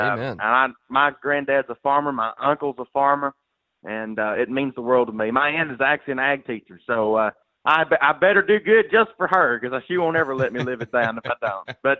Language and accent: English; Lancaster, Kentucky, United States; accent: Southern drawl; Well, I am from Lancaster, Kentucky. I'm about 30 minutes south of Lexington, Kentucky, which is, Keeneland and all that kind of stuff. So pretty small town.